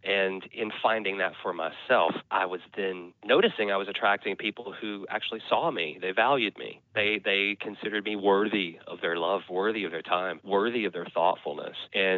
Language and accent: English; Tennessee, United States; I'm from East Tennessee, so we were able to go to Nashville anytime we needed to.